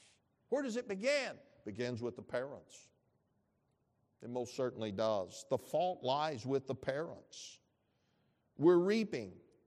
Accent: Arkansas, United States; Years ago when I was growing up in Arkansas, that was the method of capital punishment, an electric chair at the state prison.

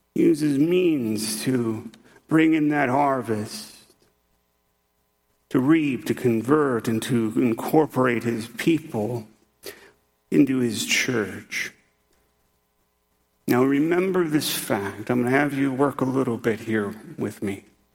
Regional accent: Indiana, United States; when I was still living in Indiana, my hometown got nailed by, I think it's the downburst of wind.

